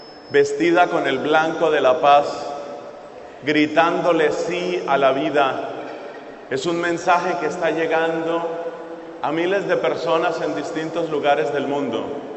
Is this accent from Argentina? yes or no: no; Colombia; recibía noticias de muchas personas en varios lugares, especialmente en mi país, en Colombia.